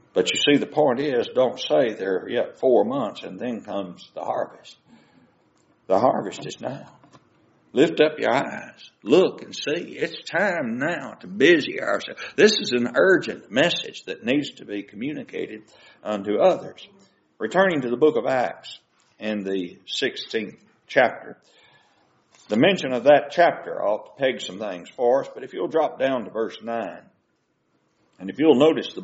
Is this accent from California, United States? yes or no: yes; California, United States; Well, I'm from California. You can just see folks back up, can't you?